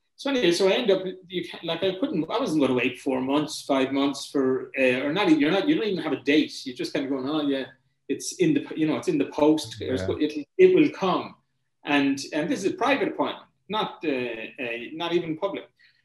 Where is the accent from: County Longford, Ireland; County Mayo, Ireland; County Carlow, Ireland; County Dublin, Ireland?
County Longford, Ireland; Granard; I'm from Granard in Longford, which is very close to Cavan